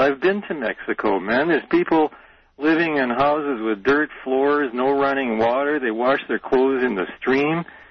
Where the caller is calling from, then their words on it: Winnipeg, Manitoba, Canada; I'm calling from Winnipeg, Canada.